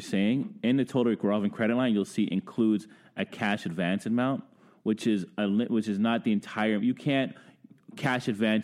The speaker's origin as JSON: {"language": "English", "town": "Brooklyn", "region": "New York", "country": "United States", "moved": "yes", "lives_now": "Ottawa, Canada", "said": "I've been here 20 plus years. I'm from Brooklyn."}